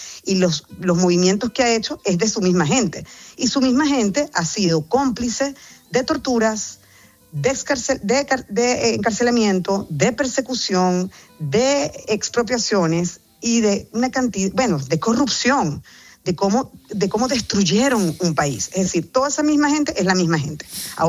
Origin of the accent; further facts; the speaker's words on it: Venezuela; moved away; soy mujer venezolana guerrera, valiente, pero ir para allá es exponerme a que nos metan presos. Sí. Nosotros queremos volver a Venezuela